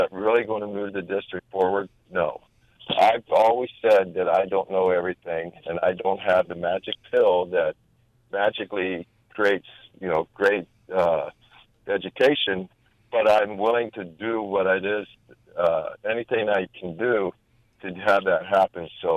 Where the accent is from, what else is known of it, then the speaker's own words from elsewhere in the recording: Tucson, Arizona, United States; and I'm from Tucson, I've been here almost all my life.